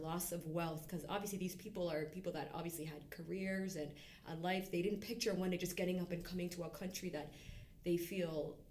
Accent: Toronto, Ontario, Canada; I grew up in Regent Park my whole entire life. Grew up on beef patties and peanut butter juice, if you know, you know.

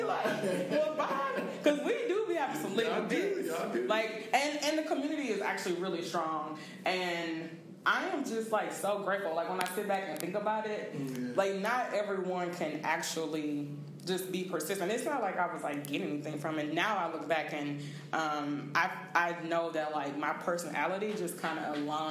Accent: Texas, United States; now in Thailand; move abroad from the first time from Texas, which we are both from Texas.

